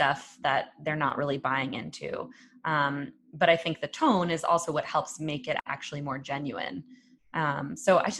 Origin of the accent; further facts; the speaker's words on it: United States; you and I were both born and raised in the United States.